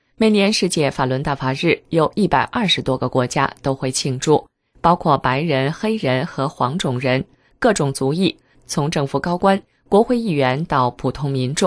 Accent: China; 这么盛大的游行让外国人惊叹，也让我们中国人感到非常的自豪和荣耀

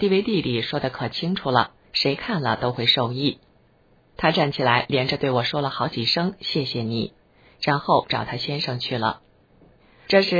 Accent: China; 我从中国来

